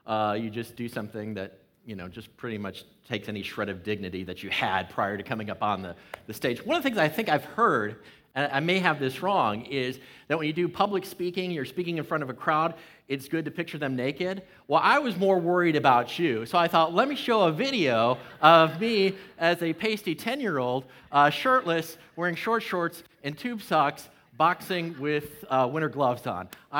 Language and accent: English; Chicago, Illinois, United States; But then I grew up in Chicago, loved Michael Jordan, got one of the first pairs of Air Jordans, loved basketball.